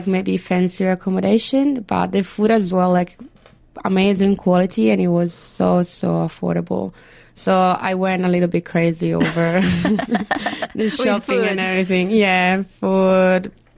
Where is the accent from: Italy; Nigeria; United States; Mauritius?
Italy; Look, it's fine. I'm from Italy.